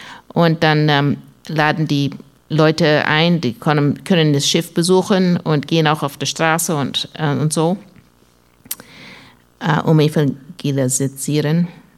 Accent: United States; German is a second language; also born or lived in Canada; Eigentlich bin ich in den USA geboren und ich bin Amerikaner und mein Vater ist Kanadier.

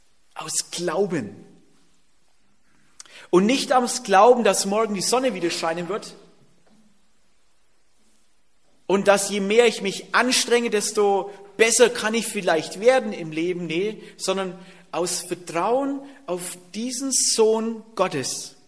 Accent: Bavaria, Germany; und bei uns in Franken, da muss man sich noch bei der Beicht anmelden.

